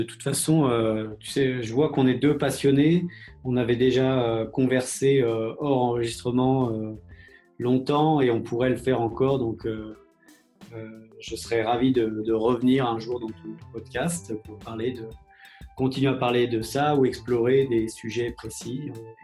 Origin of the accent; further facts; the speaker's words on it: France; j'essaie de développer notre activité en Europe et aussi bien sûr en France parce que je suis français.